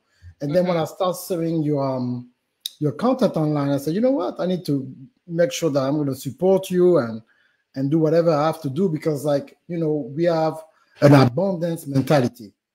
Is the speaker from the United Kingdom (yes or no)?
no; Gabon; also born or lived in Paris, France; now in United States; You hear the accent already. I was born in Paris, France. I'm originally from Gabon, Central Africa, but I live in the United States for the last 20 years. So I really live into those three continents.